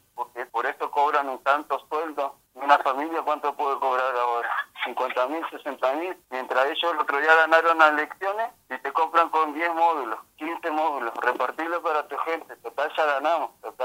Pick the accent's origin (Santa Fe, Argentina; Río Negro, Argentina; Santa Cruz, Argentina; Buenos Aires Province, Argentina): Río Negro, Argentina; Bariloche; Somos gente que los vota, gente que somos de Bariloche.